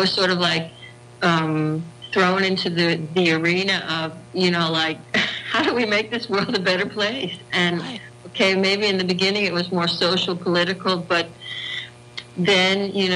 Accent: Bethesda, Maryland, United States; now in Copenhagen, Denmark; I now live in Copenhagen, Denmark, here in Europe, but I am an American, as you can hear, and I grew up in the United States. I actually grew up in Bethesda, Maryland, which is a suburb of Washington, D.C.

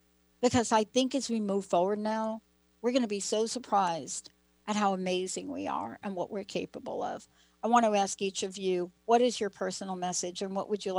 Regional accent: East Coast, United States; Linda and I both grew up on the East Coast.

